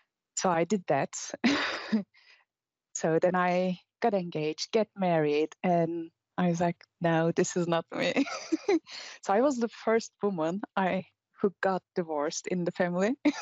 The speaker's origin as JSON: {"language": "English", "country": "Turkey", "tie": "born or raised there", "said": "I born and raised in Turkey, and tech is man-dominated, let's say."}